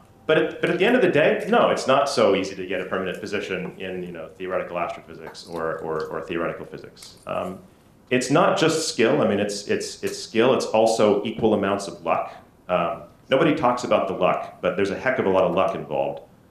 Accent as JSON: {"language": "English", "town": "Oregon City", "region": "Oregon", "country": "United States", "tie": "born or raised there", "lives_now": "Canada", "said": "I grew up in Oregon City, Oregon, and I would go to bookstores"}